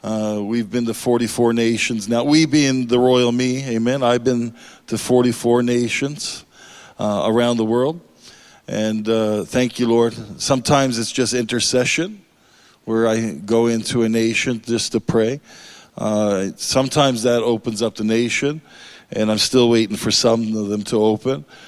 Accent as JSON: {"language": "English", "country": "Canada", "said": "I come out of Canada. I'm not American, as some of you might have thought, but I'm Canadian."}